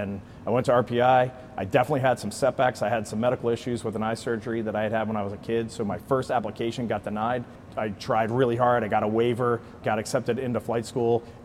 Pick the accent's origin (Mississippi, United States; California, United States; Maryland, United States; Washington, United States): Maryland, United States; growing up in Maryland, we lived near a quarry, and freight trains would come into that quarry all the time.